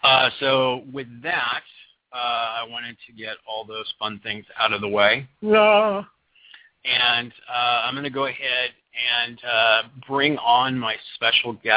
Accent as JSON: {"language": "English", "town": "Ephrata", "region": "Washington", "country": "United States", "tie": "born or raised there", "said": "But we grew up together in Central Washington, in Ephrata, and he and I got to see a lot of stuff together."}